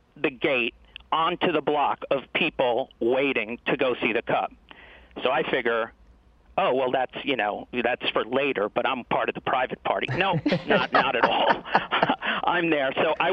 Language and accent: English; New York, United States; I'm a Jew from New York who works in daytime television.